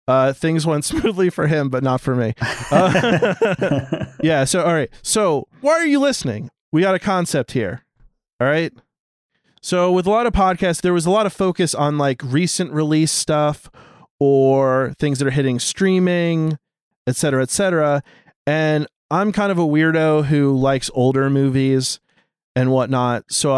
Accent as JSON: {"language": "English", "region": "New Jersey", "country": "United States", "said": "genuinely, he's a kind-hearted soul, and I'm from New Jersey, so that's weird to me."}